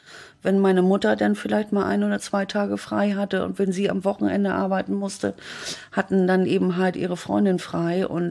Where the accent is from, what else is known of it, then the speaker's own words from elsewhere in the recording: Hamburg, Germany; Ich komme ja aus Blankenese.